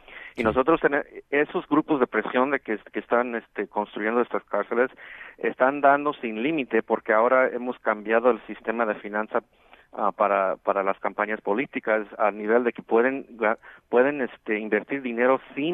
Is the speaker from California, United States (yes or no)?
yes; California, United States; En California, de donde yo soy originalmente